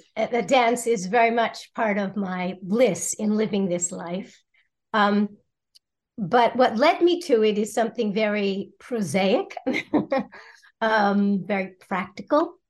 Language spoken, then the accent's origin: English; Baltimore, Maryland, United States; And after about two years, then my mother took us downtown. I grew up in Baltimore.